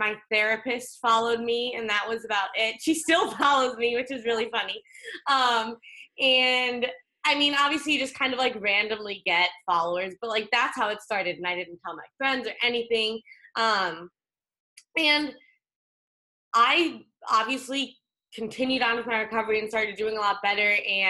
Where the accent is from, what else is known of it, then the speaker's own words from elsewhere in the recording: Chicago, Illinois, United States; moved away as an adult; now in San Diego, United States; I am originally from Chicago, and I came out here for school.